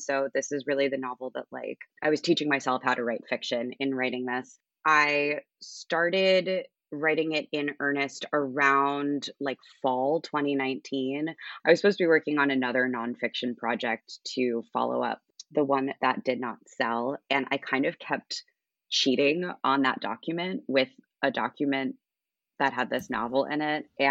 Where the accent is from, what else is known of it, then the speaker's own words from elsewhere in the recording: New Jersey, United States; I went back to my hometown, which is in Monmouth County, New Jersey, Jersey Shore hometown.